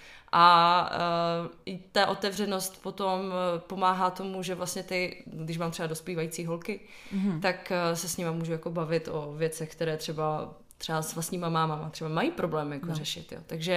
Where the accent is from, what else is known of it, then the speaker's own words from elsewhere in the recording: Ostrava, Moravian-Silesian Region, Czechia; když jsem byla v Ostravě ještě, protože pocházím z Ostravy